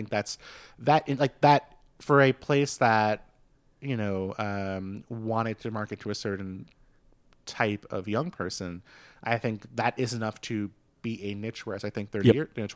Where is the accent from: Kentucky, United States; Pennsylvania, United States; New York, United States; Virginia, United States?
New York, United States; New York City; I grew up in Queens, in New York City